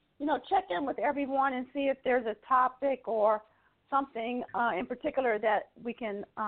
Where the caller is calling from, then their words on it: Pompano Beach, Florida, United States; But I am calling in from Pompano Beach, Florida.